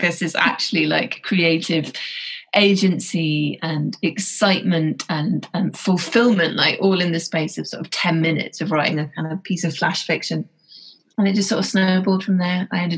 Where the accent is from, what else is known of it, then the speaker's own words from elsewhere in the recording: England, United Kingdom; I'm a novelist. I'm English